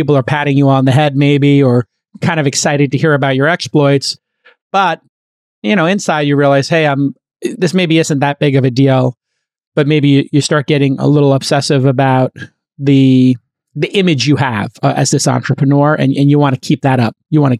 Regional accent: Brooklyn, New York, United States; No, I'm from Brooklyn. So it's New Jersey's like the sixth borough.

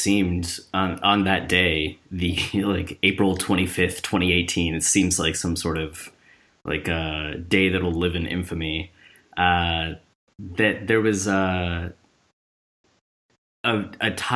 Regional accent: Cleveland, Ohio, United States; where I'm originally from Cleveland

